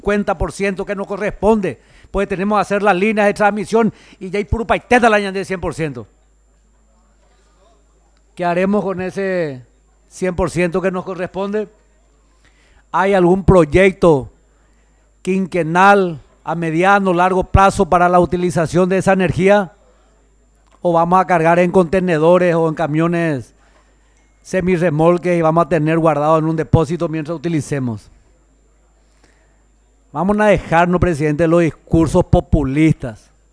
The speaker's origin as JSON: {"language": "Spanish", "country": "Paraguay", "said": "donde como paraguayo tengo el mismo interés que cada uno de nosotros y de cada uno de los 7 y pico millones de paraguayos"}